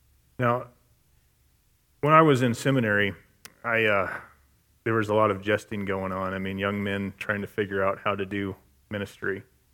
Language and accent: English; Montana, United States; I'm from Montana. I grew up on a ranch.